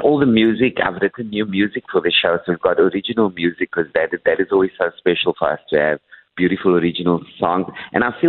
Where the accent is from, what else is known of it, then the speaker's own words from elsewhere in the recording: Cape Town, Western Cape, South Africa; And we're coming from Cape Town